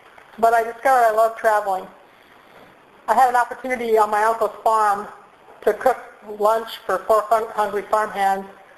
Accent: Coalinga, California, United States; born there; I was born in Coalinga, California.

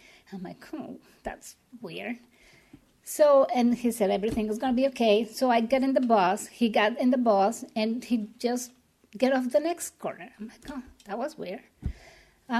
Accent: Mexico; English is a second language; I was living in Mexico. I'm from Mexico, and I've been living there for all my life until now.

